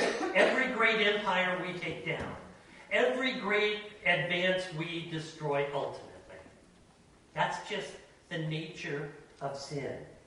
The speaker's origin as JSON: {"language": "English", "country": "Canada", "said": "I'm Canadian."}